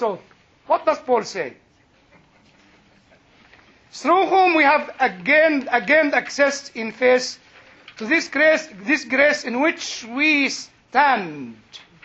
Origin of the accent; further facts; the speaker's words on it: Egypt; I'm British. But actually, I'm not even British. I'm actually Egyptian.